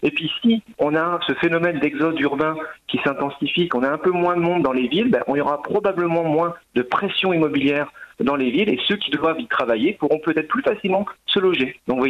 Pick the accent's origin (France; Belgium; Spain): France; Novion-Porcien, Grand Est; suis originaire des Ardennes, je suis originaire d'un village que je vais citer, ça fera plaisir aux élus de ce village, donc un village qui s'appelle Novion-Porcien, entre Rethel et Charleville, dans les Ardennes.